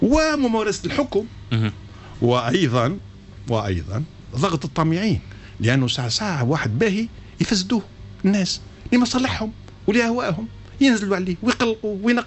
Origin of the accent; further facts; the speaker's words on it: Tunisia; وأنه ما زال عندنا في تونس رجال برر،